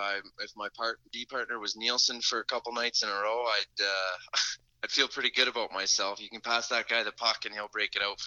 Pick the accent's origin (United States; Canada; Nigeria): Canada; New Liskeard, Ontario; from growing up in New Lisker too, all my buddies and us, we always used to wrestle, and we kind of grew up like that.